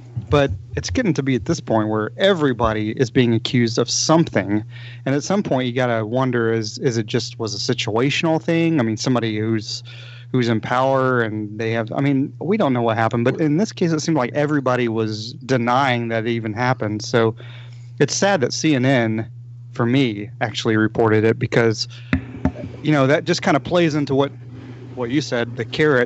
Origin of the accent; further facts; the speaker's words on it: Memphis, Tennessee, United States; We're both from Memphis, Tennessee, and actually both Tennesseans.